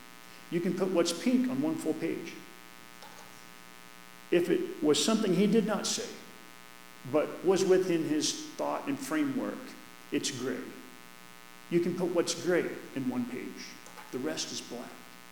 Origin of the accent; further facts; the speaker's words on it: Kansas, United States; also born or lived in Oklahoma; You know, I'm from Kansas and Oklahoma, man. We're rich, moist dirt.